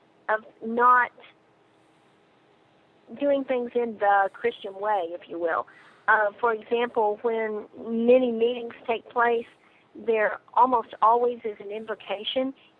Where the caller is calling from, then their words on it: Tulsa, Oklahoma, United States; I am from Tulsa.